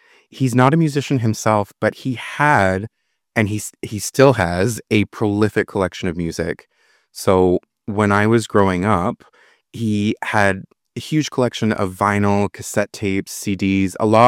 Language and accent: English; Arnprior, Ontario, Canada; also born or lived in Saint-Eustache; now in Montreal, Canada; But when I was six, I moved to a small town in the Ottawa Valley called Arnprior, about 45 minutes west of Ottawa. And then when I was 18, I moved back and I've been here now ever since, and I'm about to turn 33.